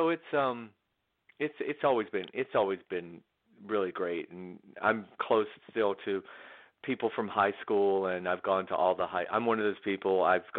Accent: Athens, Georgia, United States; I'm a Southern. I grew up in Athens, Georgia. I grew up 60 miles north of Atlanta.

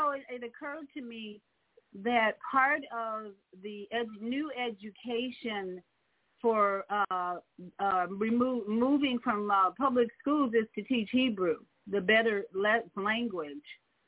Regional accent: Chicago, Illinois, United States; I grew up in Chicago, and I had a pretty good education. I lived in Hyde Park

